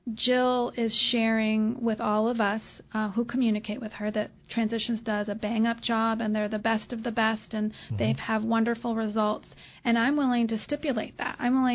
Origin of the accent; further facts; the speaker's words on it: California, United States; I grew up in the Bay Area